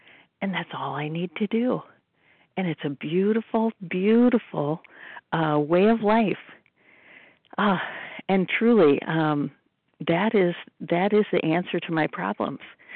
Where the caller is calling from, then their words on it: California, United States; California.